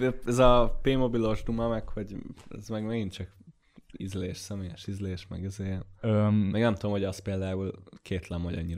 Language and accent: Hungarian; Hungary; Verni akarjuk a mellünket, mi magyarok vagyunk.